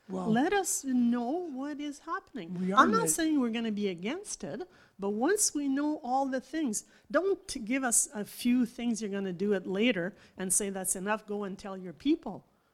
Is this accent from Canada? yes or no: yes; Pointe-Claire, Quebec, Canada; from Pointe Claire. Many of you know me by now.